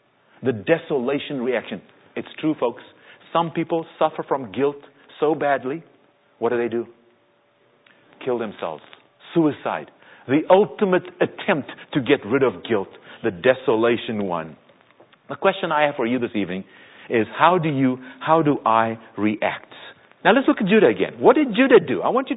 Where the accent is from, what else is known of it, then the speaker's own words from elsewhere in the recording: South Africa; when I was growing up in South Africa